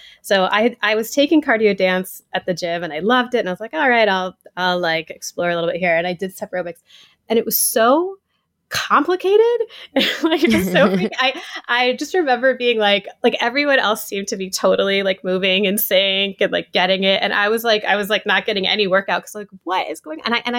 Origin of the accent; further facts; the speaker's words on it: Atlanta, Georgia, United States; I grew up in Atlanta. And so my mom does cardio dance like several times a week at this local suburban studio